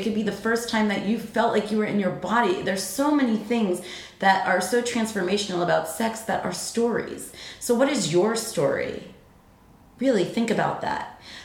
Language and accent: English; New York, United States; accent: New York; my New York accent. I can't do it. It's funny. I don't have the accent that I used to have.